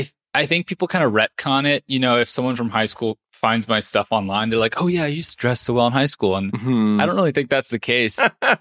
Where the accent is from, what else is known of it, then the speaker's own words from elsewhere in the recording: South Pasadena, California, United States; I'm from South Pasadena, which is, you know, a suburb of LA.